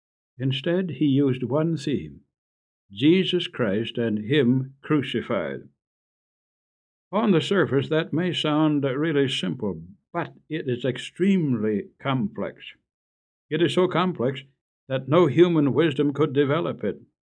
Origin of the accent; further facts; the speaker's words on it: Midland, Michigan, United States; In my hometown of Midland, Michigan, a consumer power company was constructing a building